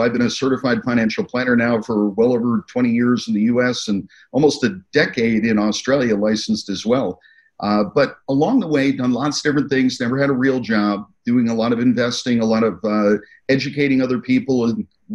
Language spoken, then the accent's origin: English; New York, United States; So the short story is from upstate New York around Albany, Saratoga.